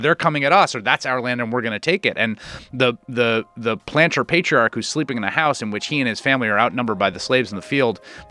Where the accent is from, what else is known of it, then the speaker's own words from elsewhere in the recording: The Bronx, New York, United States; my experience is growing up in the Bronx in the 1980s and 90s where it's all a patchwork.